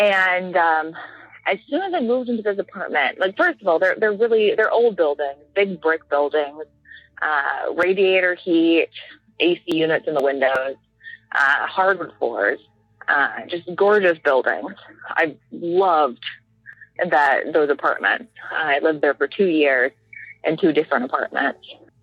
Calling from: Alabama, United States; moved away; I don't live there now, but I'm from Alabama.

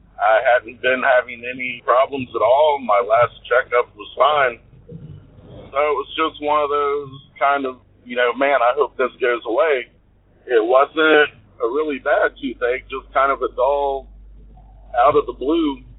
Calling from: Georgia, United States; I'm calling from Georgia.

